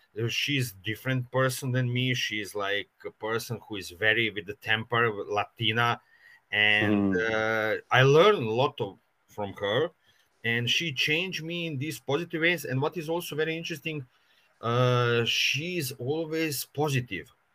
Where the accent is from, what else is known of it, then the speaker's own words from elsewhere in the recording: Slovenia; English is a second language; I took from my growing up in Slovenia a lot of nice things mm-hmm. because it was really very nice. My childhood in Slovenia was very nice